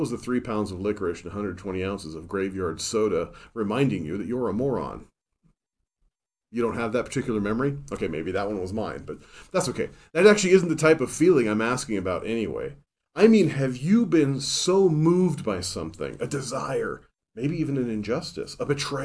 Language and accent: English; Seattle, Washington, United States; born there; because I was born in Seattle, Washington